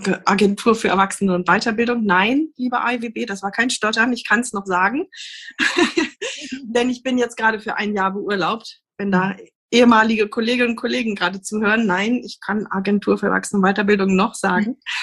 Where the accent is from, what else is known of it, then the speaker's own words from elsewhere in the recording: Lower Saxony, Germany; so ich komme aus dem Landkreis Harburg, fertig